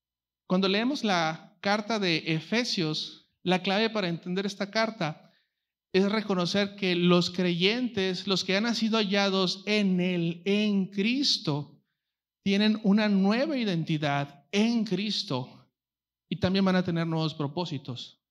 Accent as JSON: {"language": "Spanish", "region": "Sonora", "country": "Mexico", "said": "pues nací en México, soy de Sonora"}